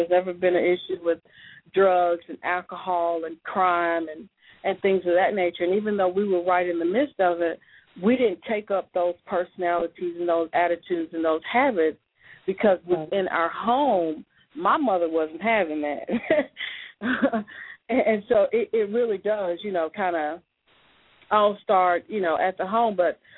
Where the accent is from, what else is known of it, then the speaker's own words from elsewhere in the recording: Nashville, Tennessee, United States; born there; I was born in the Preston Taylor Housing Projects in December the 18th, 1974, in those housing projects. Are located on the west side of Nashville